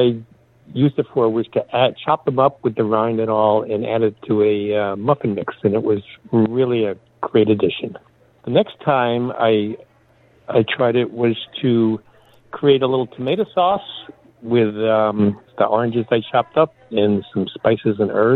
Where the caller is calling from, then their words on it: Hudson, Massachusetts, United States; I'm calling from Hudson, Massachusetts.